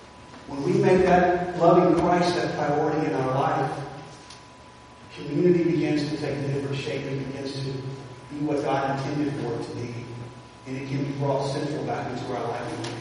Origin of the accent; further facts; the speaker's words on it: Georgia, United States; growing up in my hometown in Georgia, it was a textile town. Had textile mills.